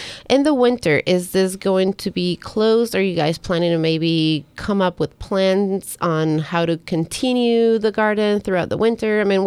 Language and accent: English; Ecuador; English is a second language; moved away; I'm originally from Ecuador, and when I first came to this country